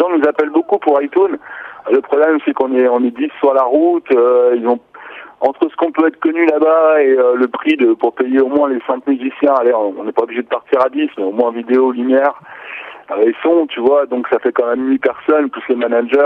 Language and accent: French; Lyon, Auvergne-Rhône-Alpes, France; on est de Lyon